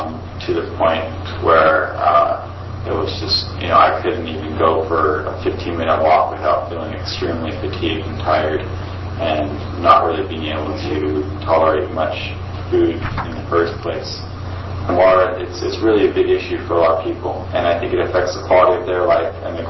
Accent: Corvallis, Oregon, United States; I'm 25 years old, and I was born and raised here in Corvallis.

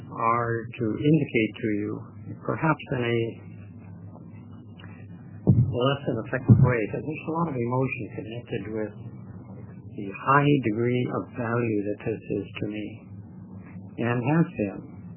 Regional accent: Portland, United States; from Portland.

